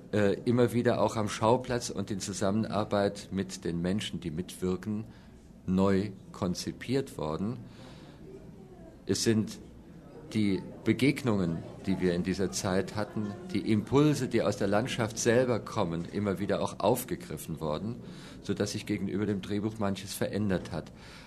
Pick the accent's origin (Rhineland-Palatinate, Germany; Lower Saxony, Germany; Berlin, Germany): Rhineland-Palatinate, Germany; Ich bin selbst im Hunsrück geboren, ich bin dort aufgewachsen. Ich habe an mir selbst erlebt, was das ist, in ein Hunsrückdorf aufzuwachsen.